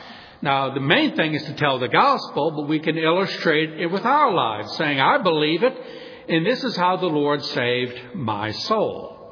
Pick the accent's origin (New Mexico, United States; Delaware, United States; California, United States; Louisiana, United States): Louisiana, United States; New Orleans; As you know, I was born and raised down in New Orleans, and I was born in 1952.